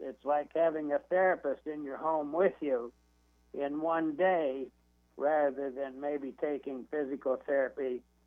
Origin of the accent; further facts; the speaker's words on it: Columbus, Ohio, United States; now in Ashland, United States; I'd like to tell your audience that I'm from Columbus, Ohio, and I now live on a farm in Ashland, Ohio, and raise buckeye trees.